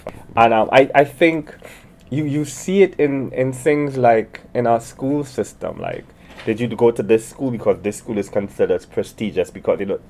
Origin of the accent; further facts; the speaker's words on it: Trinidad & Tobago; So I'm originally from Trinidad.